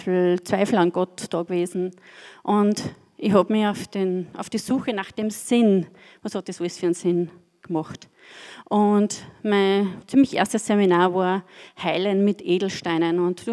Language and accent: German; Feurig, Upper Austria, Austria; also born or lived in Steyr; bin 51 Jahre alt. Bin in Steyr geboren und aufgewachsen in Feurig bei Bad Hall.